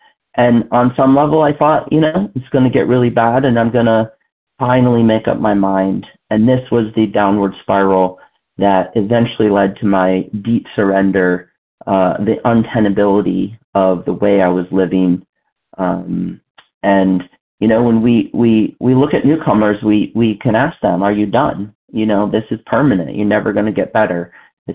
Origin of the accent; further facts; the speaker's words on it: Pennsylvania, United States; from Pennsylvania.